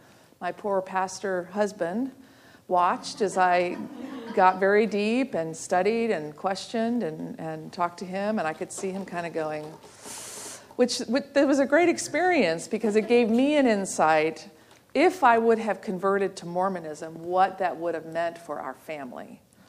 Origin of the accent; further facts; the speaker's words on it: Missouri, United States; Like I said, I grew up in Missouri and didn't know a thing.